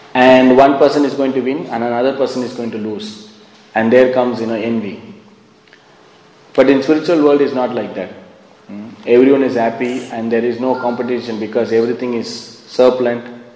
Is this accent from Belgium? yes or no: no; Sri Lanka; because you're from India, I'm from Sri Lanka, and this terrorist attack is going on.